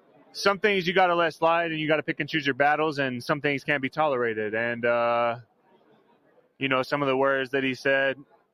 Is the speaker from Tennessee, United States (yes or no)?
yes; Ashland City, Tennessee, United States; and I'm from like 25 minutes outside of downtown Nashville. It's called Ashland City. It's way out in the country.